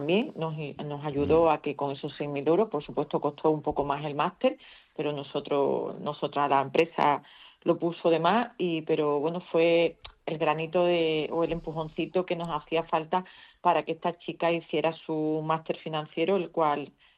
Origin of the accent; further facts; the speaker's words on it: Trebujena, Andalusia, Spain; la casa de mis padres, ahí se fundó la empresa, sigue siendo la casa familiar donde me crié, donde nacieron todos mis hermanos. Y esa es la sede principal. Seguimos estando en Trebujena